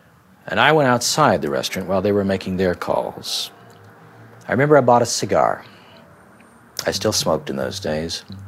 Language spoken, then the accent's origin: English; Ohio, United States; And I thought this could be any Midwestern community like I grew up in Ohio.